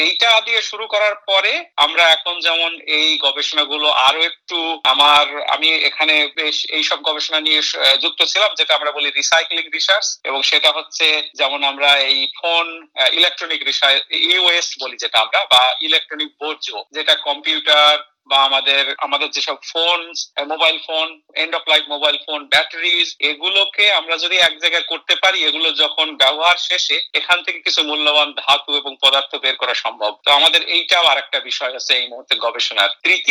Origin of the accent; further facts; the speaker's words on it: Bangladesh; also born or lived in United Kingdom / New Zealand; now in Australia; যেহেতু আমি বাংলাদেশে বড় হয়েছি, যদিও আমি বাংলাদেশ ছেড়েছি অনেক বছর হলো, প্রায় 24 বছর আগে আমি বাংলাদেশ থেকে এসেছি, কিন্তু আমি আমার লেখাপড়ার সুবাদে আমি যুক্তরাজ্যে থেকেছি, আমি নিউজিল্যান্ড সরকারের গবেষণা প্রতিষ্ঠানে কাজ করেছি এবং এখন তো অস্ট্রেলিয়াতে কাজ করছি।